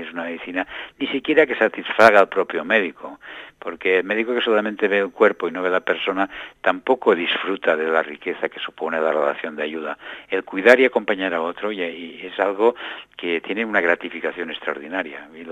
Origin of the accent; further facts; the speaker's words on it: Spain; yo vengo desde España, tengo un sesgo cultural, pero creo que Argentina no es muy diferente.